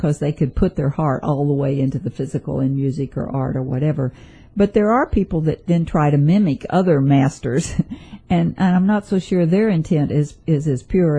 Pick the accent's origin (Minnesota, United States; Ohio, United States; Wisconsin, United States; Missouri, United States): Missouri, United States; There was a lady at home my hometown, a little country town in Missouri.